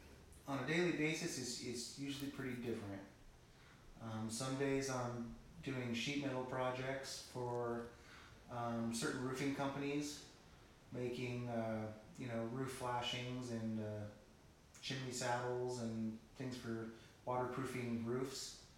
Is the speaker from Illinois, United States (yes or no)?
no; Fortuna, California, United States; No, I like growing up in Fortuna. It was a lot of fun. Had a lot of good memories. Fortuna's a special place.